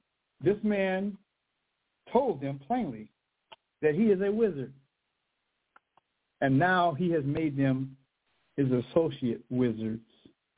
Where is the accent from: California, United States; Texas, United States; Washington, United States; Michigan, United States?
California, United States; and I was living in California, my home state at the time.